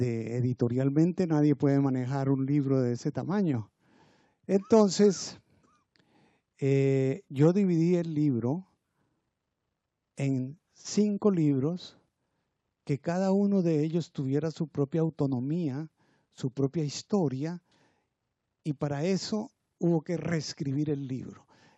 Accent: Líbano, Tolima, Colombia; que caminaban por el parque de mi pueblo, el Líbano

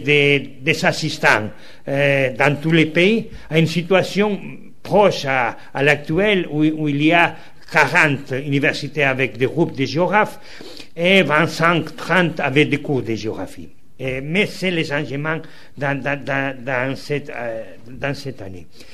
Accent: Galicia, Spain; Je suis originaire de Galice, le Portugal reste très près

